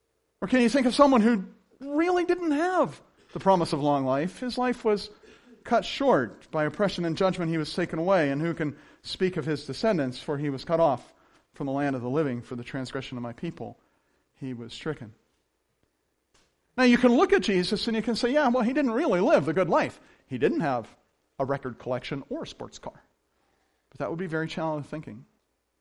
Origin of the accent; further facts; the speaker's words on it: Scotland, United Kingdom; I'm Scottish, that's why I said that.